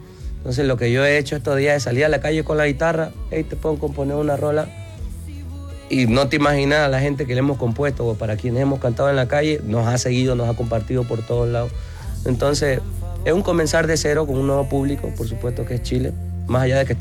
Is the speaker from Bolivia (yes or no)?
yes; Bolivia; En mi país existe una distancia cultural entre Collas y Camba.